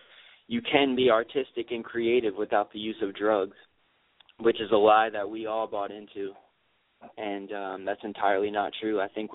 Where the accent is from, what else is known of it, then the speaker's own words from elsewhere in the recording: Cocoa Beach, Florida, United States; also born or lived in Chicago area; Well, I grew up in Cocoa Beach. I was born right outside of Chicago, but my hometown is Cocoa Beach, Florida.